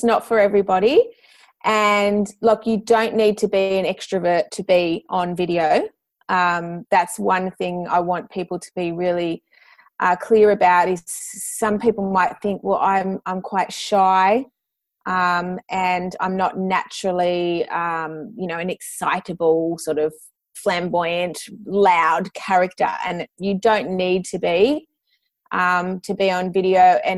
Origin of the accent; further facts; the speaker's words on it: Sydney, New South Wales, Australia; moved away as an adult; now in Tweed Coast, Australia; And I moved away from Sydney where I had grown up, and to start a new life up here on the Tweed Coast.